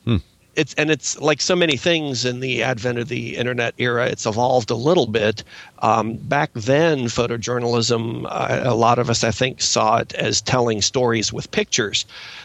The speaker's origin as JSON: {"language": "English", "town": "Lexington", "region": "Kentucky", "country": "United States", "tie": "born or raised there", "also_born_or_lived": "Cleveland, Ohio", "lives_now": "Frederick, United States", "said": "Well, originally from Cleveland, Ohio, but spent most of my childhood and formative years in Lexington, Kentucky"}